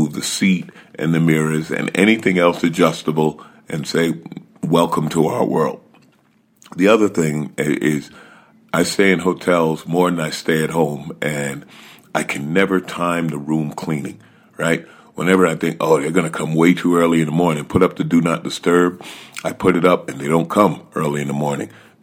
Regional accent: New York, United States; I grew up in New York. I wonder, I probably have New York values

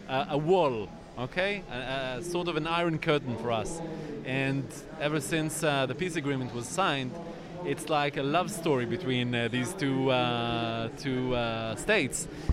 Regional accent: Israel; we're from Israel.

